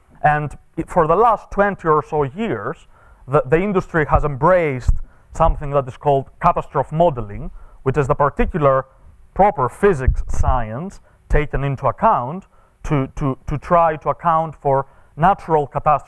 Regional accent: Athens, Attica, Greece; English is a second language; Athens, which is my hometown in Greece

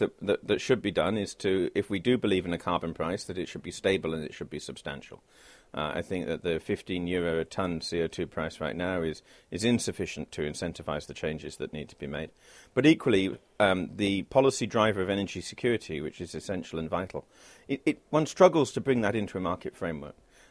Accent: United Kingdom; here I am as a British citizen talking about a very Euro-federalist notion of handing powers to Brussels

